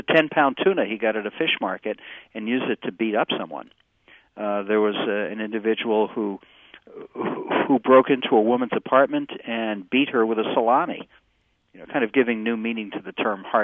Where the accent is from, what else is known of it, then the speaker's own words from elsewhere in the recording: New England, United States; I grew up in New England where we had Friendly's, Friendly ice cream shops that had the best big beef.